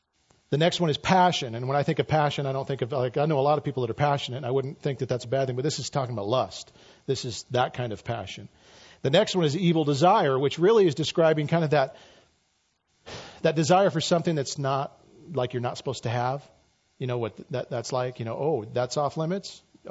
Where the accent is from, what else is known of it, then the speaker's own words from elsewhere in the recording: Idaho, United States; which I don't even know what that means because I'm from Idaho.